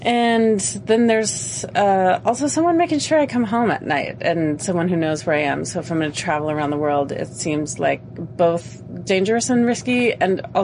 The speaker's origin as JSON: {"language": "English", "town": "Seattle", "region": "Washington", "country": "United States", "said": "I come from Seattle, Washington in the U.S., and I'm a trainee on the ship."}